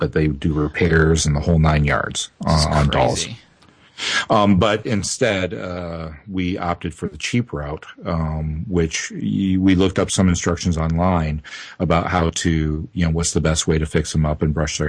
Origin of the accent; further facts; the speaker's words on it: New Orleans, Louisiana, United States; I'm Creole from New Orleans, right?